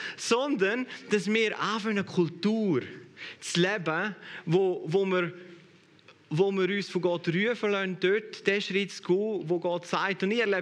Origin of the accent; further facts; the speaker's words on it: Switzerland; wir als Schweizer nicht nur privilegiert sind, weil wir in der reichsten Nation leben, einer von den reichsten Nationen leben